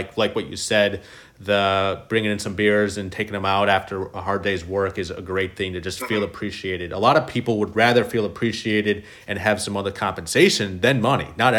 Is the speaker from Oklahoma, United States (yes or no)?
no; Seattle, Washington, United States; You're from Chicago, I'm from Seattle.